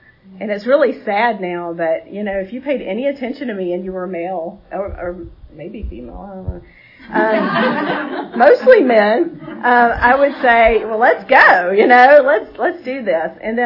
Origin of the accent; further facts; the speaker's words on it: Georgia, United States; I grew up in down near Fort Benning, Georgia. My dad was retired military.